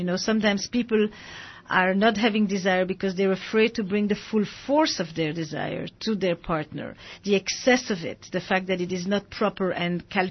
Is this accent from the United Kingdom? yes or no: no; Flanders, Belgium; English is a second language; The Flemish part of Belgium, and they'll make fun of me because I have an accent